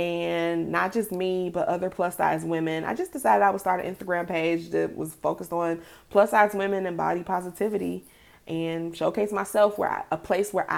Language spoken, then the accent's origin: English; Chicago, Illinois, United States; now in Atlanta, United States; currently live in Atlanta, Georgia, and I am from the dear, sweet, beautiful city of Chicago. Yes, I am from the Windy City, Chicago.